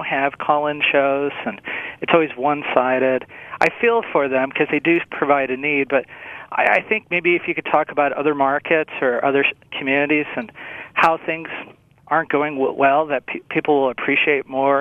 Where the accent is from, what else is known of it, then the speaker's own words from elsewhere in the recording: Wisconsin, United States; Yeah, and anyway, I'm from Wisconsin originally, so I spend 2 hours with you every morning, and I just love you guys.